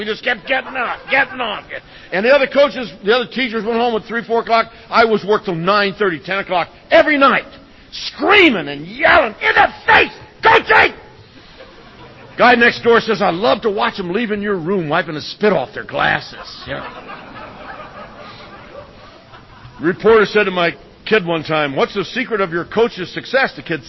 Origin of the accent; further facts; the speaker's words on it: Oceanside, California, United States; where are you from? God, I was grateful to be spoken to. I said, Oceanside.